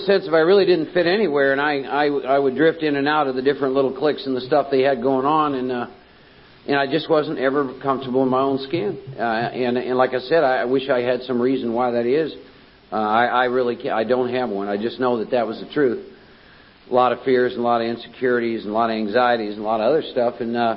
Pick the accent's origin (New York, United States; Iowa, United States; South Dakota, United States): Iowa, United States; I was born and raised in Iowa, Norwegian farming community. I'm one of four boys and a lot of alcoholism in my family.